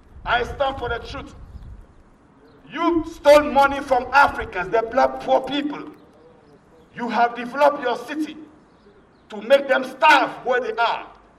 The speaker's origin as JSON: {"language": "English", "town": "Accra", "region": "Greater Accra", "country": "Ghana", "said": "Go to my country in Ghana. Go to my beach. Go to beach in Accra. I'm from Accra. Go to my country in Accra."}